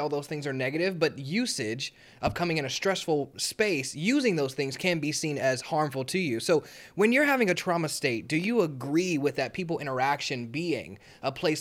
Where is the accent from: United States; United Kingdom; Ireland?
United States; Kansas City, Missouri; everybody knows I'm from Kansas City because I say it often